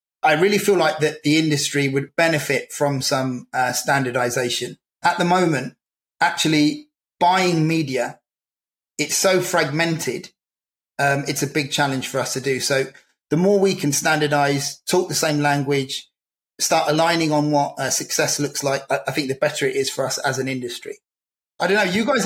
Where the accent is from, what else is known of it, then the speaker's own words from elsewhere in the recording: United Kingdom; So I'm British, but also I'm European.